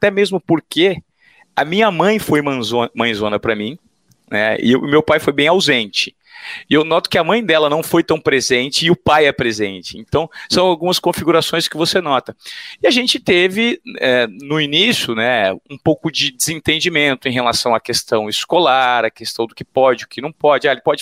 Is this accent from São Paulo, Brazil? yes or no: yes; Presidente Venceslau, São Paulo, Brazil; Eu me lembro que eu fui criado em Venceslau